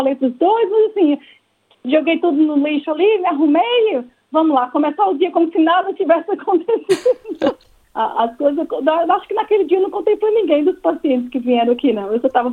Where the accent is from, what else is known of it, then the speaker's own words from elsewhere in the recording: Alagoas, Brazil; accent: Alagoan; now in Australia; que elas falam com o meu sotaque de alagoana, inclusive.